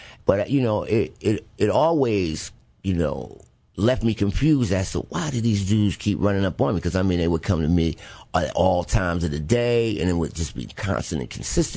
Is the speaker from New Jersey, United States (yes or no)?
yes; Newark, New Jersey, United States; also born or lived in Virginia; But I was actually born here in Virginia, but I grew up in Newark, New Jersey.